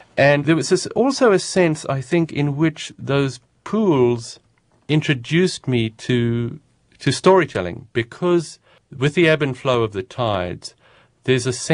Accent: South Africa; one of the peculiarities of growing up in South Africa, and there were many, was that television was banned until the late 70s

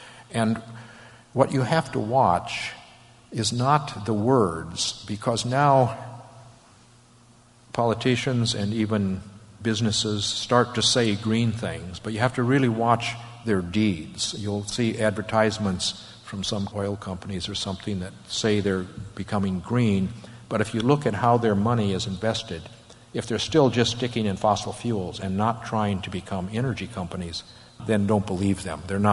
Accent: Iowa, United States; I'm an independent, but I come from Iowa, and I consider myself in most ways conservative

